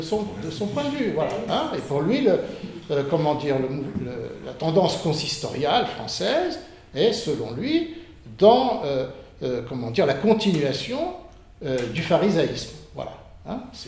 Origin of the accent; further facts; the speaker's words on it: France; born there; je suis né en France, j'étais éduqué à l'école publique, etc. J'ai vécu dans un milieu catholique.